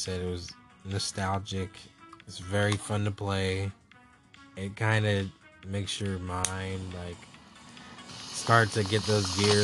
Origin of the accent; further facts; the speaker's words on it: France; I'm from France, and we drive on the other side of the road.